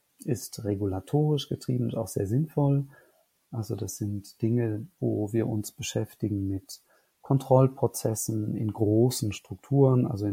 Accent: Cologne, North Rhine-Westphalia, Germany; Ich bin gebürtiger Kölner

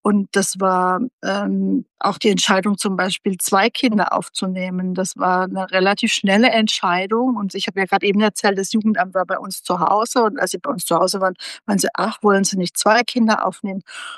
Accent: Baden-Württemberg, Germany; Ich bin ja aus Baden-Württemberg

